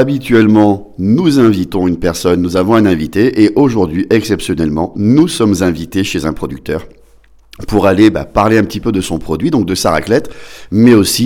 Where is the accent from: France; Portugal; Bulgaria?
France; Allons, on est français ou on l'est pas.